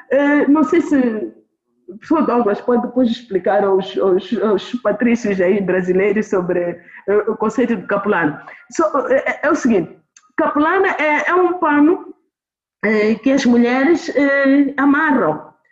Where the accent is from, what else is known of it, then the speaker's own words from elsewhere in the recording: Mozambique; Do lugar onde eu venho, do sul de Moçambique, quer dizer, se alguém me faz isso, é um insulto muito grande.